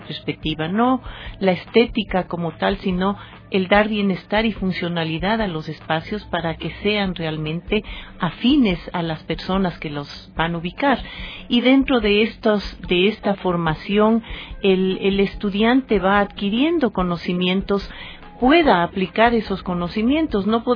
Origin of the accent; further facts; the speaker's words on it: Ecuador; also born or lived in United States; regresé a ejercer en mi país, Ecuador